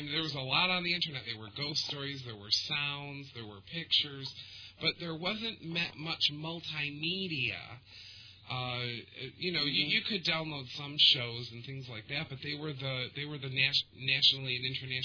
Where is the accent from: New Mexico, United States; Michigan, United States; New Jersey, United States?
Michigan, United States; Detroit; Born and raised in the Detroit area